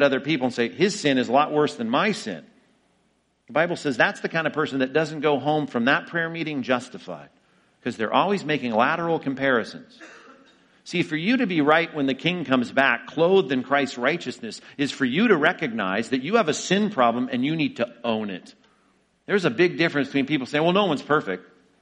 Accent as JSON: {"language": "English", "country": "United States", "said": "I mean, I'm an American. I'm a good person. I'm not a criminal."}